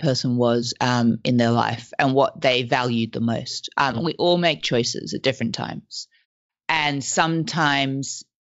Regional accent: Australia; first language French; English is a second language; I grew up in Australia. My mother was Mauritian, French Mauritian. Met my dad in South Africa. My dad was British. They had me in Australia and I grew up speaking French.

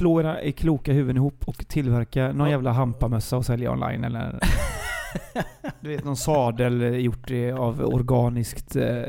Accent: Gothenburg, Västra Götaland County, Sweden; för i och med att jag är från GBG

